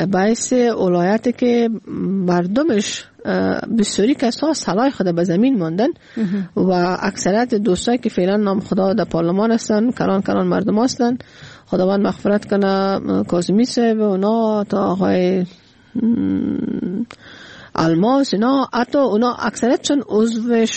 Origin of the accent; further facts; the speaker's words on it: Kabul, Afghanistan; ما از کابل اومدیم،